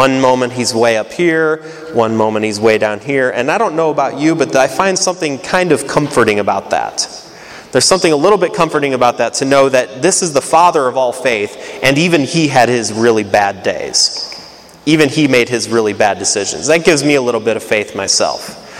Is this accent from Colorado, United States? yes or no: no; Indiana, United States; I grew up in Northwest Indiana.